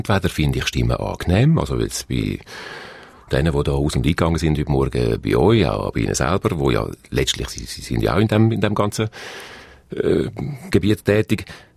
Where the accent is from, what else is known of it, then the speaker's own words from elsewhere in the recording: Graubünden, Switzerland; accent: Bündner dialect; Ich bin ja in Graubünden aufgewachsen und habe darum immer noch meinen Bündner Dialekt drauf.